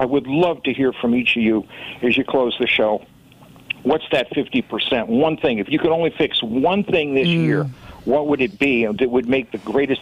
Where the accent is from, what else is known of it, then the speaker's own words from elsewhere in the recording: Waterbury, Connecticut, United States; born there; I'm a member of a minority group. I'm blind. In fact, I was born in Waterbury